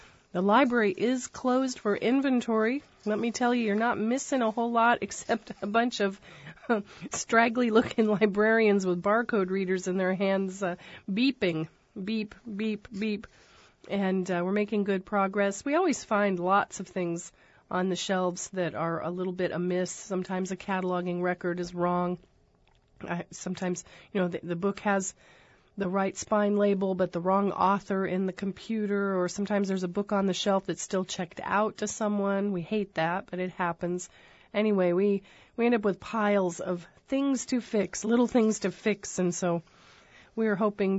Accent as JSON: {"language": "English", "region": "New Mexico", "country": "United States", "tie": "born or raised there", "said": "This was a childhood favorite of mine. Growing up in New Mexico, there are places where you can rip open a bag of Fritos, like Woolworths in downtown Santa Fe, and they'll pour chili over them."}